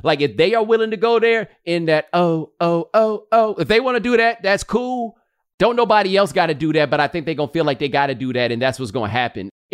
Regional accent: Houston, Texas, United States; You know, I'm from Houston too, right?

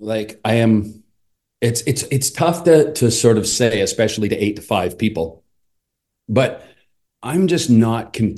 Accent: Calgary, Alberta, Canada; I did theater growing up in Calgary.

